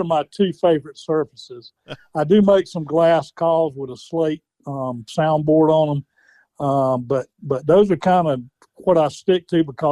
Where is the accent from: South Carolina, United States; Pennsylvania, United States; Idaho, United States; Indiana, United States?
South Carolina, United States; Cheraw; I grew up in Sherall in Chesterfield County, and Chesterfield and Marlborough County were the last two counties in South Carolina for turkey season to open back up.